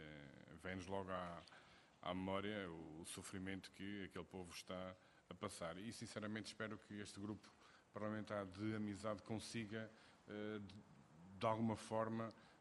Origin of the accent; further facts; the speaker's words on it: Portugal; also born or lived in Angola; tenho uma pequena ligação à África, porque sou português, nascido em Angola.